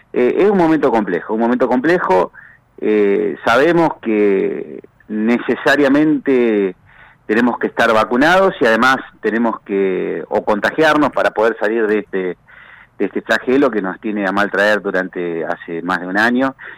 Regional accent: Freire, Araucanía, Chile; la vida de la localidad de Freire, hablo por mi pueblo, es totalmente normal.

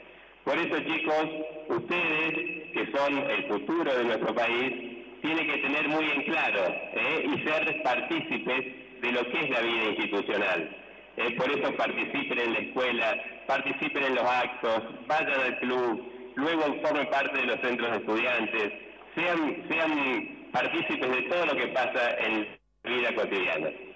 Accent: Argentina; todos somos argentinos.

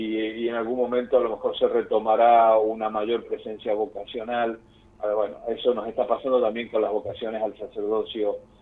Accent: Mendoza, Argentina; yo soy de origen mendocino y en Mendoza habían varias comunidades

